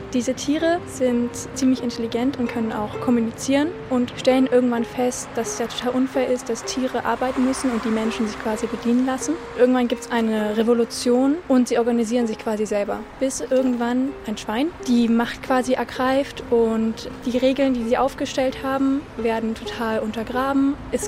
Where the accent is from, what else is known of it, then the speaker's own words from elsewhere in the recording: Leipzig, Saxony, Germany; ich bin 15 Jahre alt und ich komme aus Leipzig. Ich bin Schülerin.